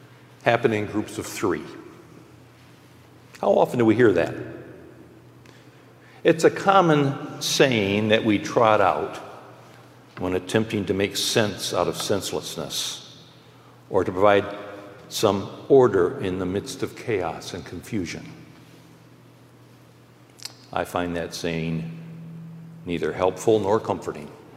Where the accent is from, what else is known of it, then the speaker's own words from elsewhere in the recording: Kalamazoo, Michigan, United States; I'm a native of Kalamazoo. In fact, I was born and raised in Millwood before Millwood was even part of the city.